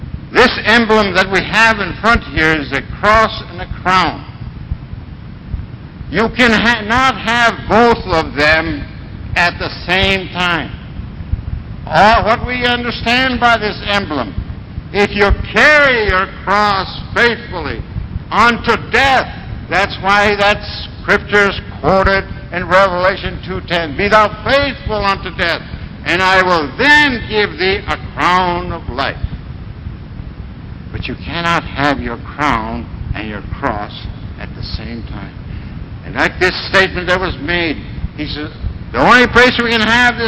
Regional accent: England, United Kingdom; Sure, they're French brethren, German brethren, I'm English.

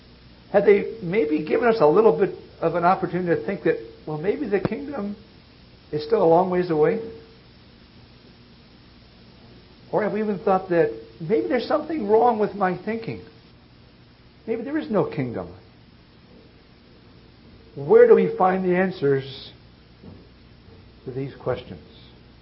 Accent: Detroit, Michigan, United States; I can remember as a youngster growing up in Detroit, we thought the kingdom was going to be here in the 50s.

